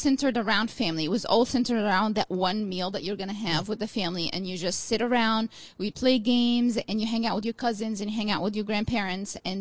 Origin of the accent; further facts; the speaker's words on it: Egypt; moved away; I grew up in a place, well, obviously in Egypt, you know, where Christmas is not like here.